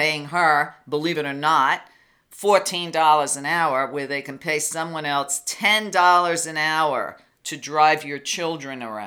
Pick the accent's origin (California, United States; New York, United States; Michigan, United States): New York, United States; But don't forget, I grew up in New York at the same time Trump was there.